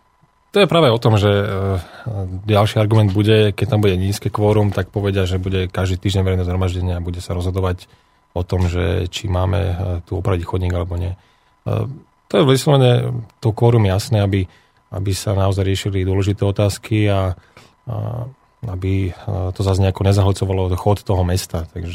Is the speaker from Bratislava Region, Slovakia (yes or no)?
yes; Bratislava, Bratislava Region, Slovakia; Z Bratislavy.